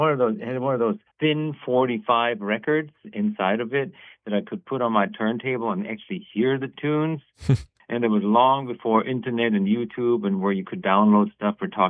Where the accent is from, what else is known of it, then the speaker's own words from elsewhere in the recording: Germany; English is a second language; moved away as an adult; now in United States; I grew up in Germany. I just moved here about 26 years, or I became a citizen not too long ago, and I came to the United States like in the late 80s.